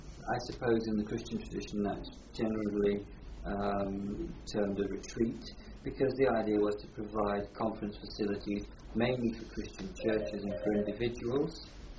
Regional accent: Ollerton, East Midlands, United Kingdom; my family moved to North Nottinghamshire for my father's work. And I suppose I was brought up in the North Nottinghamshire coalfields. We lived in a pit village called Ollerton. And that is where I went to school, first of all to the primary school, then to the secondary school in Ollerton.

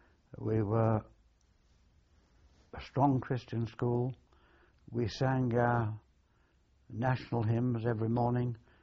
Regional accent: Sutton Coldfield, West Midlands, United Kingdom; also born or lived in Birmingham; Yes, I grew up in the outskirts of Birmingham in a small town called Sutton Coalfield, which is in Warwickshire.

